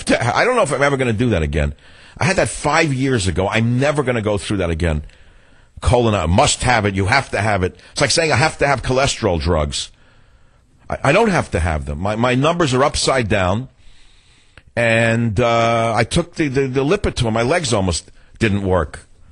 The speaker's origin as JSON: {"language": "English", "country": "United States", "said": "It looks new, but I'm an American."}